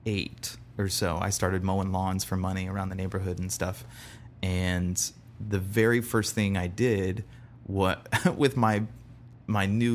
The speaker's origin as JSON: {"language": "English", "town": "Bradenton", "region": "Florida", "country": "United States", "tie": "born there", "said": "Originally born in Bradenton, Florida. But when people ask, I usually say Sarasota"}